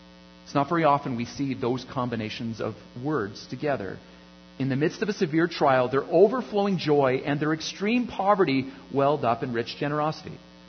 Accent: Canada; I'm a Canadian, been born and raised in Canada. I don't know any other nation, really.

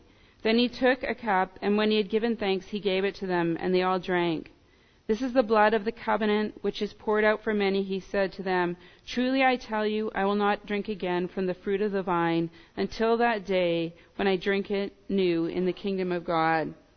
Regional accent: Canada; I can presume so many of those things as a Canadian.

